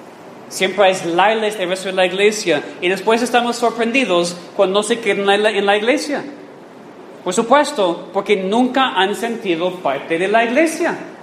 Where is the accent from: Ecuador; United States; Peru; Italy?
United States; Yo crecí en una iglesia en los Estados Unidos